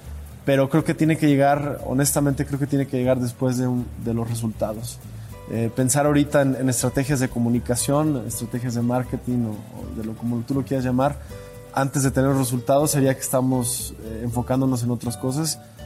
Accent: Mexico; lo que nos apasiona como mexicanos en el fútbol

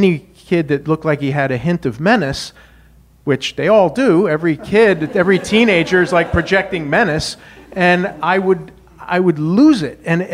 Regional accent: Wyoming, United States; Now, I grew up in Wyoming, learned how to fight. Then I went to school at Notre Dame.

